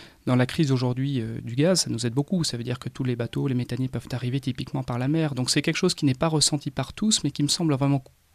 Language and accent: French; Atlantic coast, France; Pour moi, qui viens de la côte atlantique, c'est une évidence.